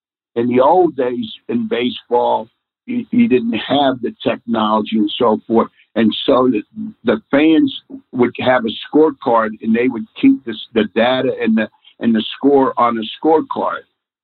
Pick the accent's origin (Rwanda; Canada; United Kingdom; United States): United States; Washington, District of Columbia; When I was growing up in Washington, D.C., the city was 73% black.